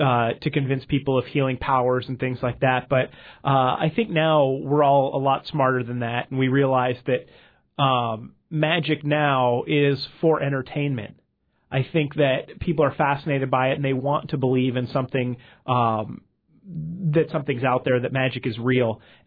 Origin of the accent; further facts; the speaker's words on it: California, United States; also born or lived in Hollywood; now in Boise, United States; I live in Boise, Idaho now, but I grew up in California, and I lived in Hollywood for the last 11 years.